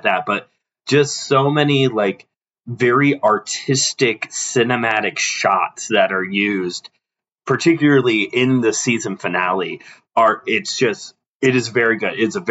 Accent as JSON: {"language": "English", "country": "United States", "said": "as an American"}